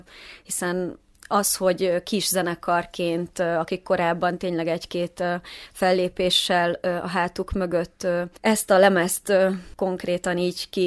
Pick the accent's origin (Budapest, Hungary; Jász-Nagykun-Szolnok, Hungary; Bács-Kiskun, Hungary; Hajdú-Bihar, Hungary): Bács-Kiskun, Hungary; Kiskunhalas; Én igazából Kiskunhalason születtem, és a gimnáziumi éveimet töltöttem itt, úgyhogy a kamaszkorom nagy része az itt zajlott.